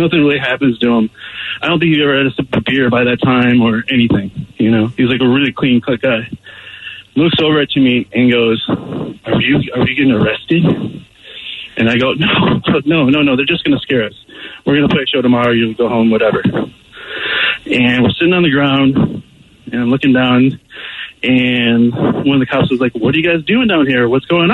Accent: Detroit, Michigan, United States; But this is, like, turns out to be 3 o'clock in the morning in Marion County, Ohio, and we're all from Detroit.

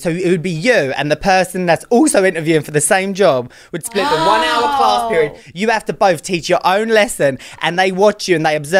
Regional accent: United Kingdom; moved away as an adult; I've came from a foreign country. Like, mm-hmm. yeah, I'm British.

